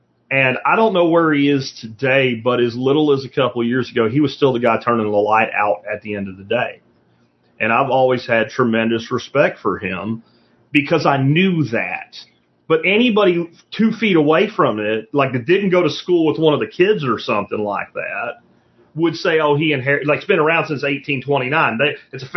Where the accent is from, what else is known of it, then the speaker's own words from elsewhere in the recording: Jacksonville, Florida, United States; also born or lived in Pennsylvania; I grew up in Jacksonville, Florida, and central Pennsylvania, like the first half of my childhood in the South and like the teenage years and high school years in the North.